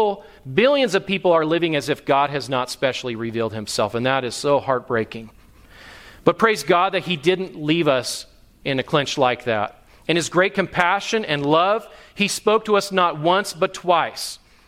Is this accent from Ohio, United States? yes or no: no; California, United States; And my Greek, if you hear my Greek, it always, because I'm from California, it always has a Mexican accent to it.